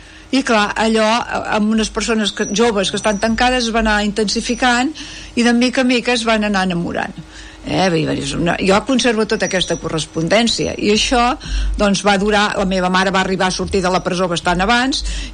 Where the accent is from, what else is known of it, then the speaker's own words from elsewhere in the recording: Vallmoll, Catalonia, Spain; also born or lived in Manresa / Barcelona; jo sóc de Vallmoll, de Manresa, i molts anys de Barcelona, però una miqueta repartida per tot arreu.